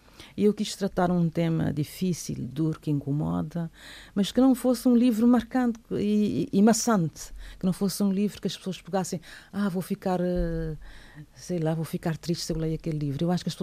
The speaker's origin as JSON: {"language": "Portuguese", "country": "Cape Verde", "said": "mas eu sou de Cabo Verde, então as minhas idiosincrasias, os meus valores, os meus princípios, quando eu escrevo, vão todos parar um bocado a Cabo Verde."}